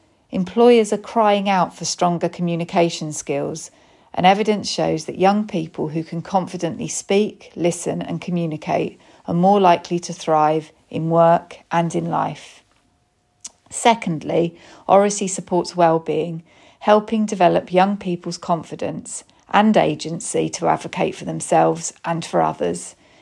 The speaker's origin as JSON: {"language": "English", "region": "East of England", "country": "United Kingdom", "accent": "Essex", "said": "why I'm proud of my Essex roots, including my accent"}